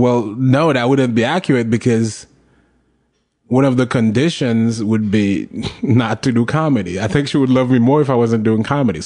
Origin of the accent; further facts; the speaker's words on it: Haiti; Well, not move as in go and live there, but I do want to make a couple of things happen because I found this thing and I think it's great and I see a lot of talent. I would love to introduce it to Haiti.